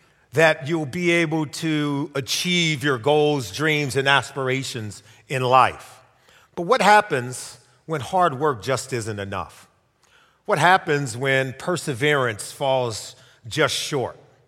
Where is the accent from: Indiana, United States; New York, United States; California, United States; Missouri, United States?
California, United States; Compton; I grew up in Compton, California. It was an environment that I desperately wanted out of.